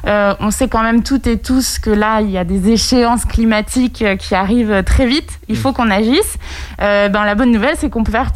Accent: Segré, Pays de la Loire, France; now in Paris, France; en ce moment, je travaille à Paris, mais je suis originaire de Segré et j'ai fait une année de césure à Angers.

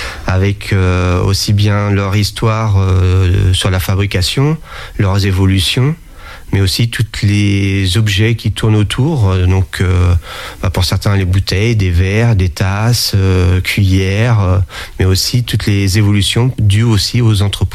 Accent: Angers, Pays de la Loire, France; beaucoup forcément dans le Maine-et-Loire, puisque je suis natif d'Angers

